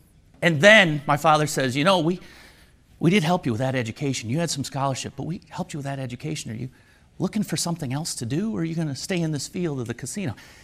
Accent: Syracuse, New York, United States; I'm from Syracuse, New York.

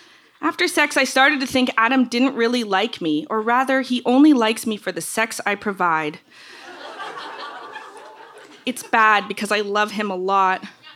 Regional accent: Toronto, Ontario, Canada; I'm from Canada. I grew up in Toronto. It's a big city

